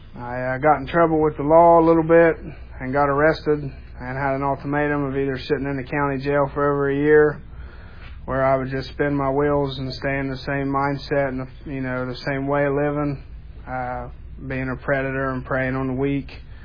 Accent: Jackson, Ohio, United States; I'm 27 from Jackson, Ohio. I was born and raised there. I come from a Christian background, was raised in church.

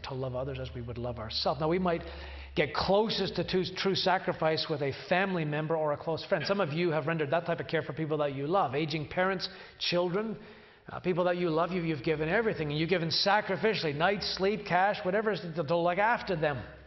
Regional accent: Ireland; born there; I grew up for a short time I was born in Ireland.

